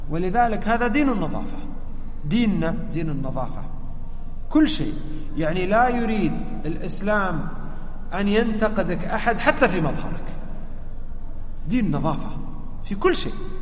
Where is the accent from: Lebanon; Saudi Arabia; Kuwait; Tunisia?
Saudi Arabia; حنا عندنا في السعودية ما أدري أنا عندكم